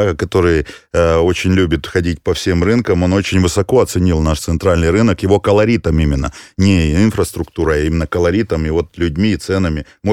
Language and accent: Russian; Chișinău, Moldova; Откуда вы, спрашивают? Мы из Кишинева.